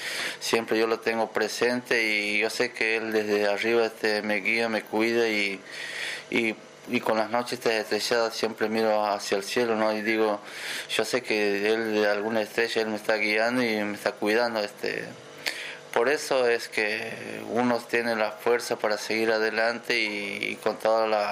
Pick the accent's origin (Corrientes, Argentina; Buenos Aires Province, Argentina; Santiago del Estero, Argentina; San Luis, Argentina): Santiago del Estero, Argentina; Quimilí; yo soy de Quimilí, mis papás también eran de Quimilí